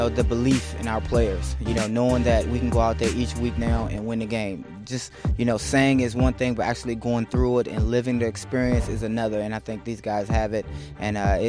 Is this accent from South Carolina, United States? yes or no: no; Washington, District of Columbia, United States; You know, I'm from Washington, D.C. I'm excited to play against this team.